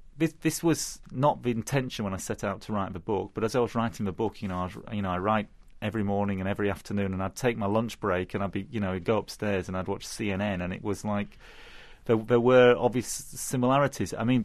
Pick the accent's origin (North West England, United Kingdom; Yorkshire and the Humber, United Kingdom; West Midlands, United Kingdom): Yorkshire and the Humber, United Kingdom; Leeds; even when I was growing up in Leeds, in Yorkshire, you could still find, you know, the bomb craters from the war, even in the 70s.